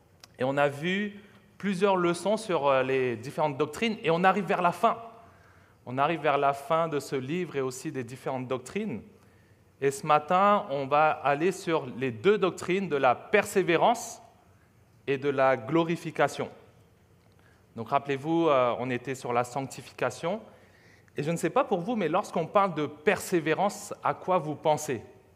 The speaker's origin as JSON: {"language": "French", "town": "Montreal", "region": "Quebec", "country": "Canada", "said": "Je pense que nous, en tant que Montréalais, on est contents de voir les Canadiens gagner les playoffs"}